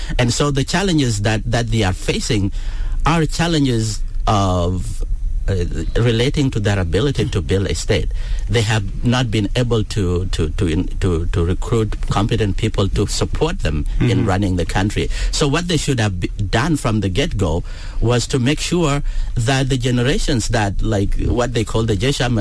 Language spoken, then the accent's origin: English; South Sudan; The many generations that came before us sacrificed in order for us to have this country. So we should be proud of it.